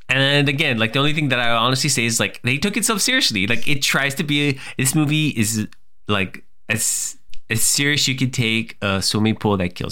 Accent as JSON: {"language": "English", "region": "Texas", "country": "United States", "said": "I speaking of pools, we're both from South Texas, so"}